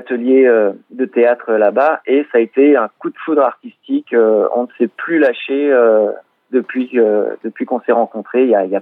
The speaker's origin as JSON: {"language": "French", "town": "Le Mans", "region": "Pays de la Loire", "country": "France", "said": "je viens du Mans. Voilà, je suis sartois."}